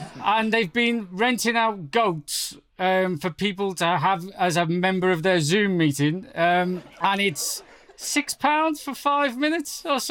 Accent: Liverpool, North West England, United Kingdom; Well, I mean, I'm from Liverpool, mate, and we've got our own there at the minute, I believe.

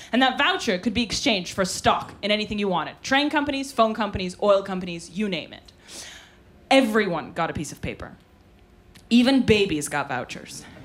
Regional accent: Russia; English is a second language; moved away; I'm originally from Russia, and I need to start every set like that because I know that they're listening. So I was born in Russia, but I haven't spent a lot of time there, as you can see by my accent.

